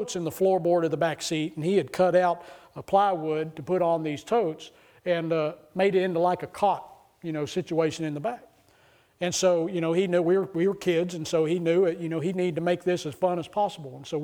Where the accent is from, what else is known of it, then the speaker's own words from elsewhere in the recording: Austin, Texas, United States; I grew up in Austin, Texas, so to travel to West Tennessee in the Dyersburg, Dyer, Jackson, you know, West Tennessee area, it took us 18 hours on the road.